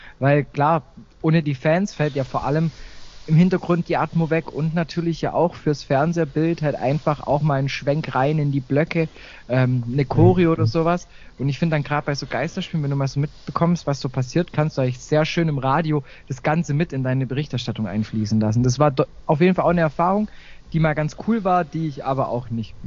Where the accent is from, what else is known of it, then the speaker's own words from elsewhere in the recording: Baden-Württemberg, Germany; meinem Heimatort neben Heidenheim.